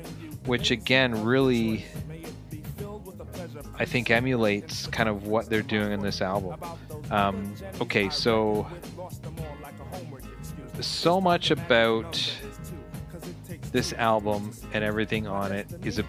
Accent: Canada; I'm white and I grew up in Canada.

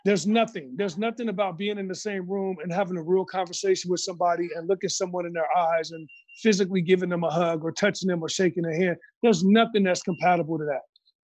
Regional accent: Chicago, Illinois, United States; You know, I'm from Chicago. So growing up with Mike, you know, seeing all this stuff, I'm like, damn, I remember how the 90s was.

